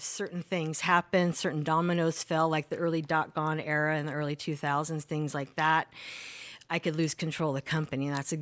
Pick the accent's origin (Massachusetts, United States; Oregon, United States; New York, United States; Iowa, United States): Oregon, United States; I was in LA for 4 years. I'm from Oregon, want to get a little closer to home.